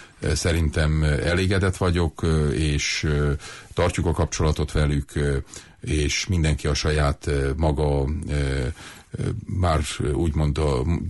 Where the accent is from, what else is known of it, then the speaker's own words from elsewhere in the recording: Sovata, Mureș County, Romania; mert én szovátaiként ugyanúgy ellátom a megyei elnöki tisztséget